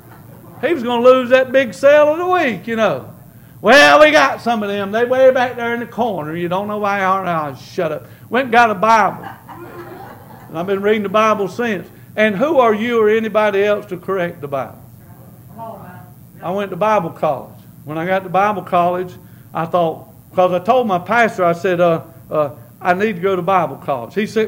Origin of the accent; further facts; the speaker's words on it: Lancaster, United States; I grew up in Lancaster, man. South side of Lancaster, where they kill each other.